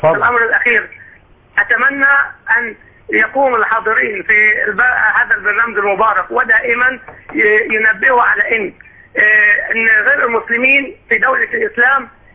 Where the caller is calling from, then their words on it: Egypt; انا من مصر واعمل في ينبع.